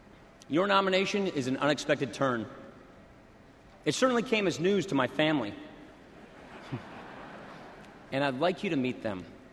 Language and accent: English; Janesville, Wisconsin, United States; My home state voted for President Obama. When he talked about change, many people liked the sound of it, especially in Janesville, where we were about to lose a major factory. A lot of guys I went to high school with worked at that GM plant.